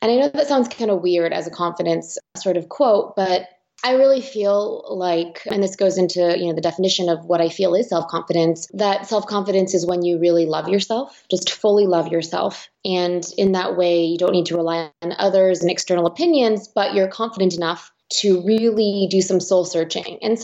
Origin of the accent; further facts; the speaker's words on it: California, United States; Taiwanese American. So yeah, born and raised in the Bay Area, lots of family in Taiwan.